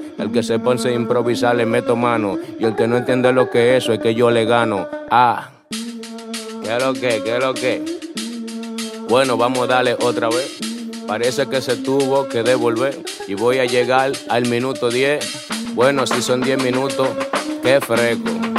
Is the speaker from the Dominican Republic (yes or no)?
yes; Dominican Republic; mi hermano, soy dominicano y yo traje el clima tropical